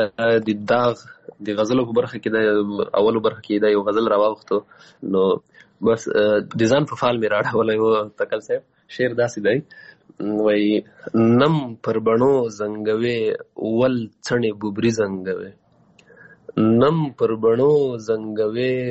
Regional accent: Paktika, Afghanistan; also born or lived in Waziristan, Pakistan; زه پیدا شوی په وزیرستان کې یم بیا بیرته کډه شوی پکتیکا کې یم

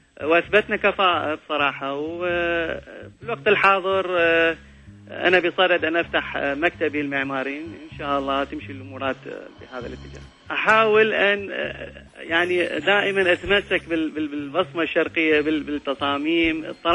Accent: Iraq; moved away; هذا الموضوع ما كنا نتصوره لما طلعنا من العراق

